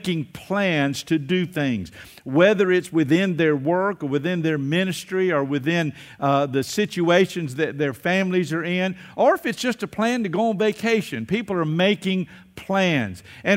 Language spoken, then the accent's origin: English; Atlanta, Georgia, United States; born there; No, Atlanta, Georgia, born in Atlanta, Georgia.